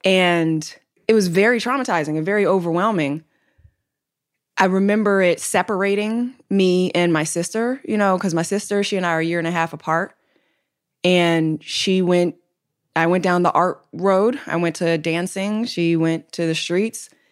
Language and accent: English; Chicago, Illinois, United States; also born or lived in DC, Maryland, and Virginia; yes, I was born in Chicago. Then I relocated to what we like to call the DMV, DC, Maryland, and Virginia, until I was 12.